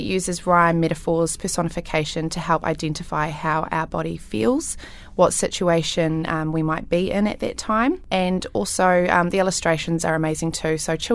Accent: Christchurch, Canterbury, New Zealand; I'm from Christchurch, New Zealand.

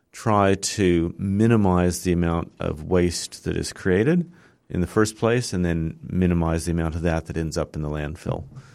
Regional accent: United States; moved away as an adult; now in Palmerston North, New Zealand; So I came to New Zealand from the States, moved here in 2000 to Palmerston North, and took a job as a scientist out at Ag Research near Massey.

